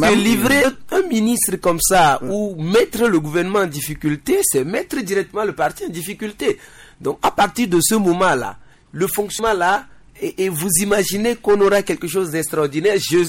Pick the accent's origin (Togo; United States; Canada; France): Togo; Nous sommes en Afrique, nous sommes Togolais